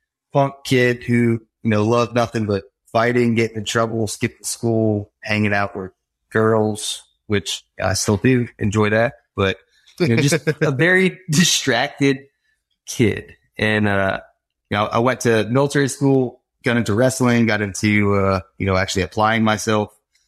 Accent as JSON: {"language": "English", "region": "Connecticut", "country": "United States", "tie": "born or raised there", "also_born_or_lived": "Florida", "said": "Born and raised in Connecticut, moved to Florida."}